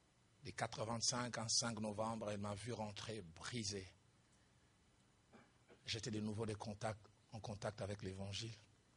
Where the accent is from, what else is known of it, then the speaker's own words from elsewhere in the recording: Kinshasa, DR Congo; chez nous à Kinshasa.